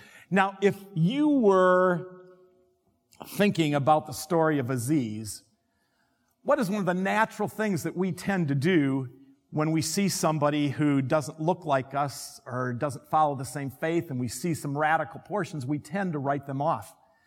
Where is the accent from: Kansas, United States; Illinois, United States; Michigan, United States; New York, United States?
Michigan, United States; Grand Rapids; I come from Grand Rapids, Michigan. It's the home of the Christian Reformed denomination